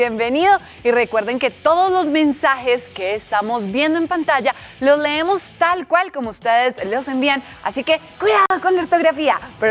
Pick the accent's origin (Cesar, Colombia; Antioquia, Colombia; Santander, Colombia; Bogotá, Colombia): Cesar, Colombia; Chiriguaná; tengo 8 años y soy de Chiriguaná, Cesar.